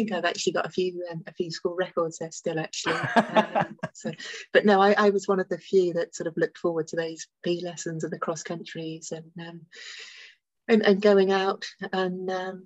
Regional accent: Brixham, South West England, United Kingdom; So I grew up in Brixham, which is about 25 minutes away from where I now live. So I grew up in Devon, spent my childhood here, and then went off to Birmingham.

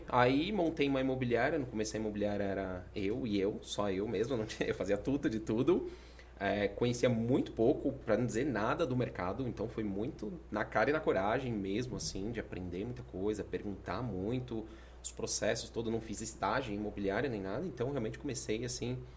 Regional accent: Atibaia, São Paulo, Brazil; Eu sou daqui de Atibaia, então o meu movimento foi ir pra São Paulo pra realmente finalizar ali a faculdade, né? Comecei a trabalhar, fiquei uns 5, 6 anos lá, mas já tinha essa vontade de num futuro próximo voltar pra Atibaia.

